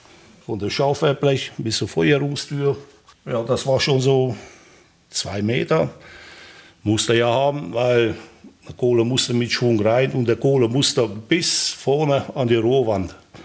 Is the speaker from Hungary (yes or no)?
yes; Sopron, Győr-Moson-Sopron, Hungary; in Schopron, in meiner Heimat